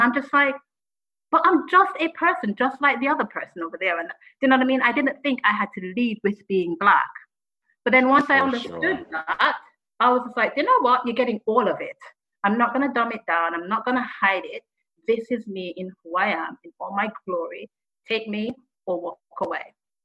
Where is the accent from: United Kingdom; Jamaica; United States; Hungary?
Jamaica; moved away as an adult; Because like I said, growing up in Jamaica, the idea of being black was never something I worried about.